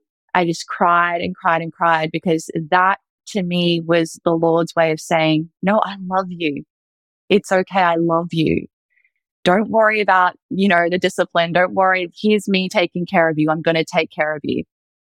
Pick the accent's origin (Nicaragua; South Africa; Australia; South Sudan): Australia; now in United States; He hears my accent. He's like, where are you from? I'm like, Australia. And he's like, what are you doing here? Because it's a small town in Ohio.